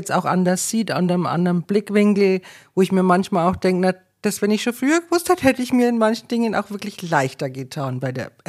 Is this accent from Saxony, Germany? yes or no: yes; Unterwoldersgrün, Saxony, Germany; Ich komme aus dem kleinen Dorf Unterwoldersgrün. Das liegt in der Nähe von Döslau.